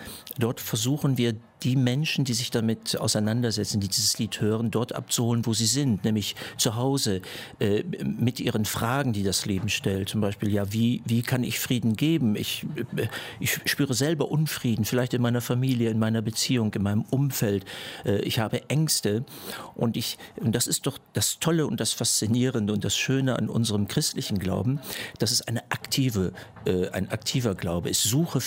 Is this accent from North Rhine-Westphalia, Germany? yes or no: yes; Münster, North Rhine-Westphalia, Germany; Und freue mich, dass ich in meiner Heimatstadt